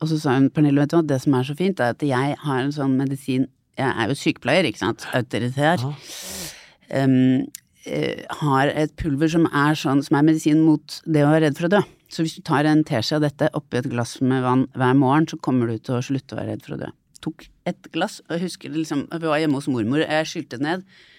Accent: Haslum, Akershus, Norway; Altså, jeg vokste opp på Haslum, som var veldig sånn... sosialdemokratisk, like sånne kasser man bodde I sånne rekkehus bortover. Ganske beskyttet, men litt sånn... Øvre middelklasse, men akademikere som snobbet nedover, på en måte.

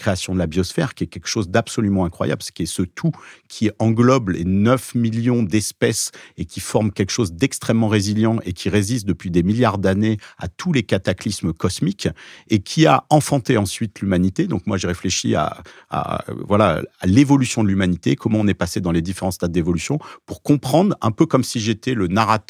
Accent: Nice, Provence-Alpes-Côte d'Azur, France; découvert quand j'avais 16 ans, à Nice

